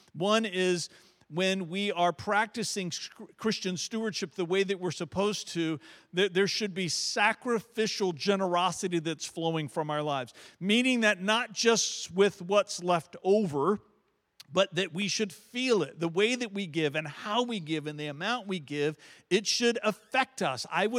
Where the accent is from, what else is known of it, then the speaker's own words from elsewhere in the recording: Varina, Virginia, United States; accent: Southern; I grew up in the South, and my accent is still present sometimes, but not always. When I went away to college, I grew up in Verina, which is eastern Henrico County farm country. I didn't know that I talked differently.